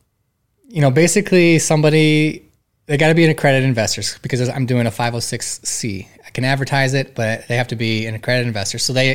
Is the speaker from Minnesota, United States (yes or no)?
yes; Lake Crystal, Minnesota, United States; I'm from Lake Crystal, Minnesota, way small town compared to Rochester, 2,000 people.